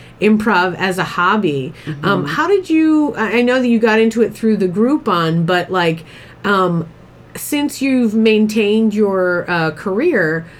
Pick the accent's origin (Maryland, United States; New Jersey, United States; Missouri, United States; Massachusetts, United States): Massachusetts, United States; Boston; I grew up in Boston. You'd think that I'd have a good Boston accent.